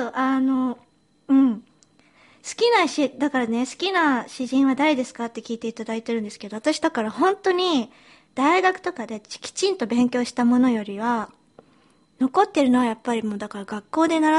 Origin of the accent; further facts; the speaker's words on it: United Kingdom; also born or lived in Japan; now in London, United Kingdom; 日本生まれイギリス育ちの私たちがロンドンからお送りする